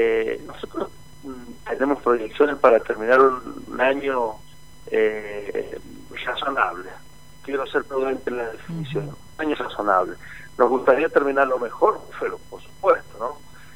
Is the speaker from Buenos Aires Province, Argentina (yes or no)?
no; San Juan, Argentina; El gobierno somos todos los sanjuaninos, ¿no?